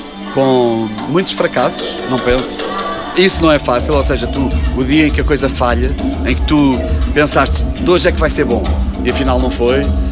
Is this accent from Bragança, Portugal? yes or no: yes; Mogadouro, Bragança, Portugal; a gente vem de Mogadouro, onde a pronúncia é diferente, o sotaque é diferente.